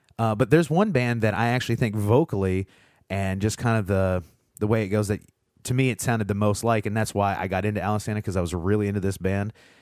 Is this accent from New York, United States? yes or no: no; Indiana, United States; I grew up in Southern Indiana